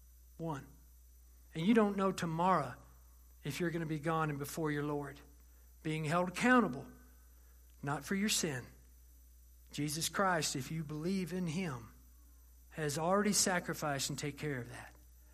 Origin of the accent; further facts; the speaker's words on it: Texas, United States; I will work diligently, that's a big word, I'm from Texas, to provide for the needs of my family.